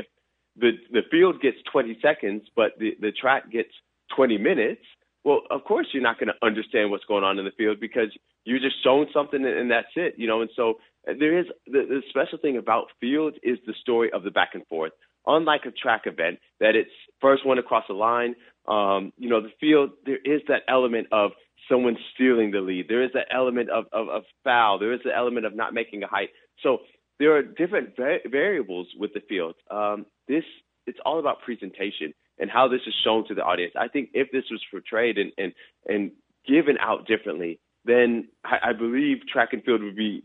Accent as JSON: {"language": "English", "region": "Georgia", "country": "United States", "tie": "born or raised there", "said": "But at the end of the day, as you said, I grew up in Georgia. My life is in the U.S."}